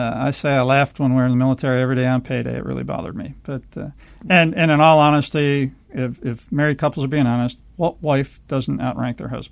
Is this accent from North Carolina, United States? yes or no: yes; Fayetteville, North Carolina, United States; I say I'm from Fayetteville, they think I'm from the city of Fayetteville, and I have a few neighborhoods, but mainly it's rural and semi-rural, small-town America.